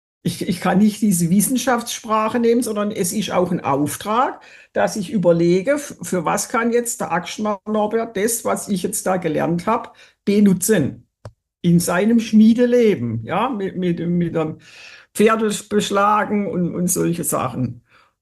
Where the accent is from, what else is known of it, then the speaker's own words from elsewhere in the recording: Baden-Württemberg, Germany; Also ich bin ja Badenerin, wie man hört. Nicht Schwäbin, sondern Badenerin.